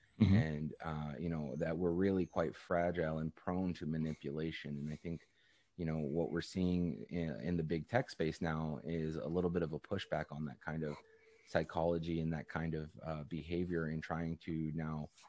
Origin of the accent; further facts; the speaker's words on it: Canada; I'm Canadian, so